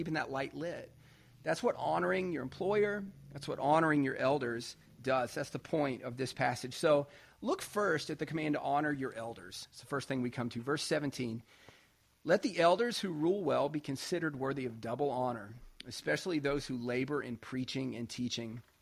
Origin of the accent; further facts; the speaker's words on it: the South, United States; And again, being a Southerner, we don't think about lighthouses much